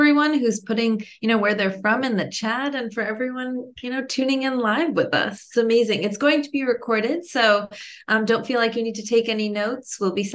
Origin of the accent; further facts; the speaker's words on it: New Jersey, United States; So, you know, I grew up in New Jersey.